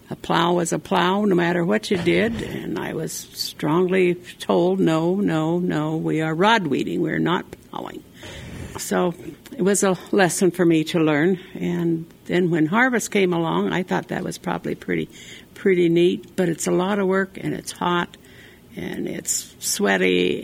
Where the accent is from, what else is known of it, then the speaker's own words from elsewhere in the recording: Guernsey, Wyoming, United States; now in Wheatland, United States; from Wheatland, Wyoming, presently, but I grew up in Guernsey, Wyoming, and went to school there and graduated from Guernsey High School.